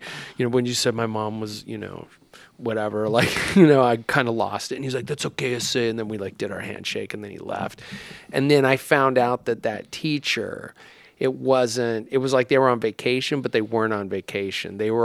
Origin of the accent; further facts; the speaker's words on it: Las Cruces, New Mexico, United States; I grew up in Las Cruces, and in my when it was a junior high, not middle school, Alameda Junior High, it was like Fort Apache, the Bronx.